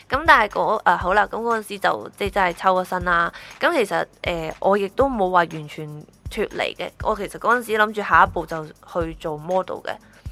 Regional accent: Shunde, Guangdong, China; 我系顺德人，好顺德人嘅顺德。

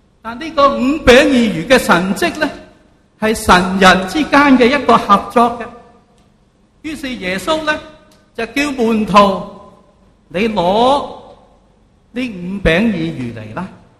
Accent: Fujian, China; now in Hong Kong; 我来到香港呢，发觉很多人，因为我不是香港出世的，很喜欢说我死了。福建人呢，即是我乡下

